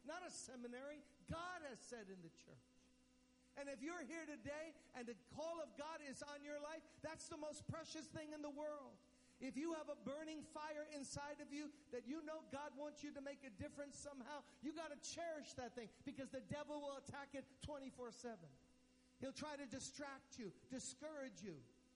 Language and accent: English; New York City, New York, United States; I come from New York City.